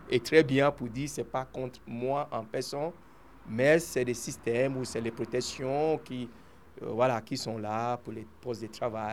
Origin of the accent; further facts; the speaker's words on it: Valais, Switzerland; Parce que je suis valaisan, je suis suisse, j'ai le passeport suisse.